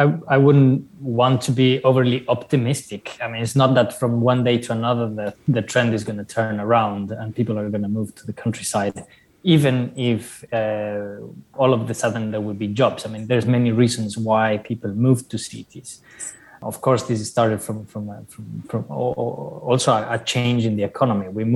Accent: Ecuador; also born or lived in Italy; I was born and raised in Ecuador from an Ecuadorian Italian family. I've been living in Ecuador in the high Andes, close to the capital in the city, but also close to a farm in the outskirts of the city.

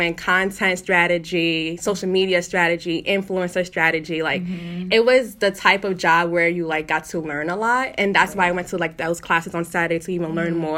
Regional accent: Brooklyn, New York, United States; Yeah, so from Brooklyn. Went to school in PA. Came back to Brooklyn.

